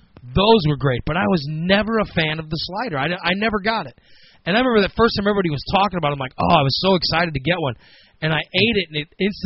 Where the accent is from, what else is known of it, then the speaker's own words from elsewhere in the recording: Missouri, United States; And although I'm a Cub fan, but I grew up near St. Louis, we would go down there and we'd play football in the street outside of the old Busch Stadium